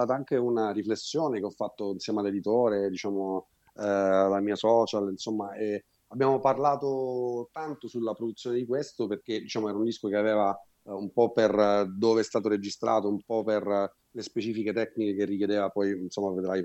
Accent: Sicily, Italy; io da buon siciliano del sud, ogni tanto sono melanconico, no?

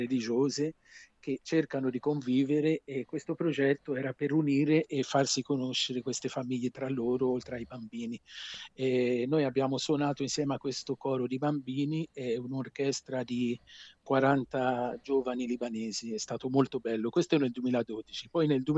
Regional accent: Tuscany, Italy; accent: Aretino/Chianino; Aretino, Chianino, infatti qui a Siena riconoscono il mio accento, mi dicono non toscano, mi dicono sei di Arezzo

